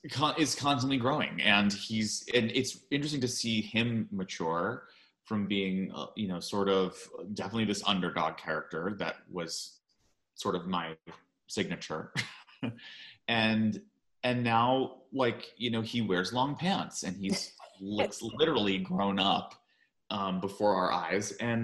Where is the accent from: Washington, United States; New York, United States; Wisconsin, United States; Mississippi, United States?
New York, United States; I was born and raised in New York. I went to college and then went back to New York to do Broadway.